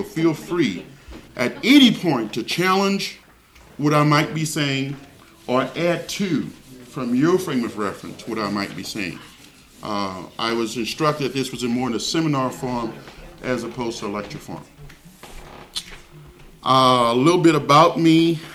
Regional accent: New Orleans, Louisiana, United States; moved away as an adult; now in Washington, United States; I'm basically from New Orleans, Louisiana. I was born there, lived there for 24 years, and was uprooted by the military and transplanted in Washington State

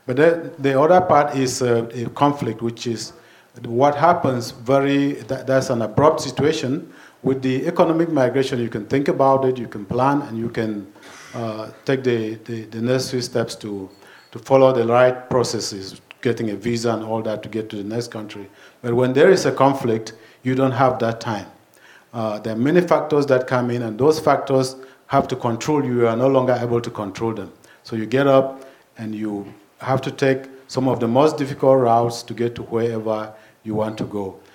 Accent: Cameroon; I come from Cameroon. Cameroon is one of the countries in West Africa.

